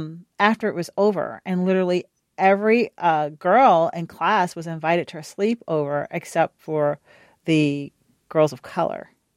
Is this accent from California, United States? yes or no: no; Virginia, United States; I grew up in Southern Virginia. And mm-hmm. in kindergarten, in a rural farming community, right?